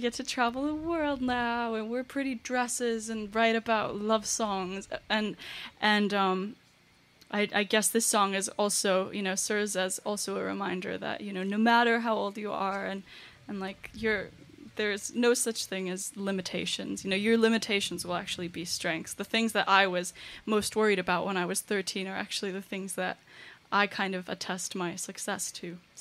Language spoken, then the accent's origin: English; Iceland; also born or lived in United States; growing up in Iceland was just, you know, it was fun, but I was like, you know, I had grown up partially in America and I was half Chinese